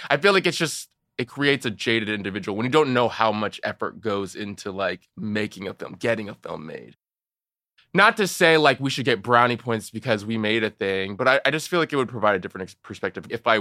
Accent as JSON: {"language": "English", "region": "California", "country": "United States", "tie": "born or raised there", "said": "I grew up in Orange County, California."}